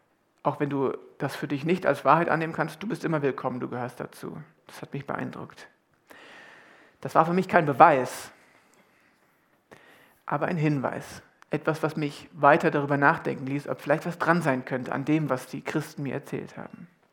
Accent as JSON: {"language": "German", "town": "Limburg an der Lahn", "region": "Hesse", "country": "Germany", "said": "Wir kommen aus Limburg an der Lahn."}